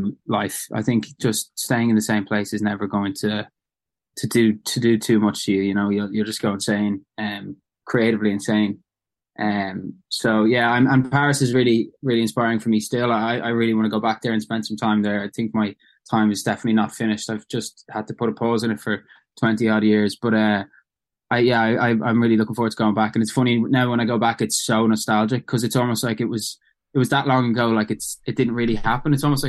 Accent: Dublin, Leinster, Ireland; Obviously, I felt Irish and I felt like I was from Dublin, but I didn't feel like I was ever someone that would stay put.

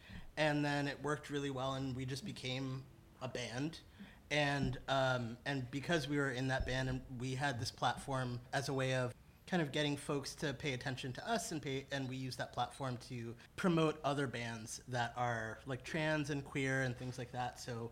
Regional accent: New York, United States; My origin story as a punk is I grew up in East New York, which is it's very inner city, and I didn't know any punks at all.

